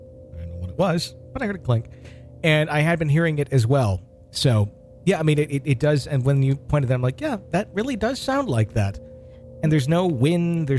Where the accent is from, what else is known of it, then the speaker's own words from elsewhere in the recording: Wisconsin, United States; I believe this is a caller that is coming into us from... my home state of Wisconsin